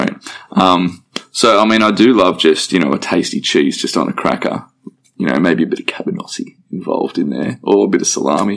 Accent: Sydney, New South Wales, Australia; I grew up in Sydney, but my grandmother lives on the Central Coast who I come up and visit regularly, and I've got a lot of friends on the coast too, so I spend a lot of time up here.

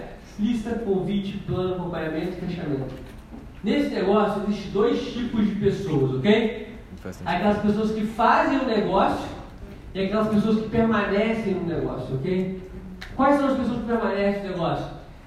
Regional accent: Minas Gerais, Brazil; Eu sou de Minas, eu não conheço ninguém no Rio.

